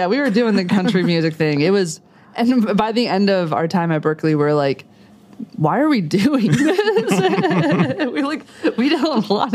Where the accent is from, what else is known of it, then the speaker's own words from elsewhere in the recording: Minnesota, United States; For me at least, I came from Minnesota and I didn't really have like a launching point